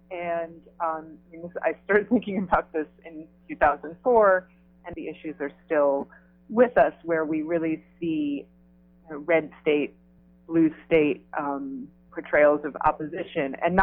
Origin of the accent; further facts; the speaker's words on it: New York City, New York, United States; I was a straight white girl growing up in Chelsea in the West Village, born and bred New Yorker.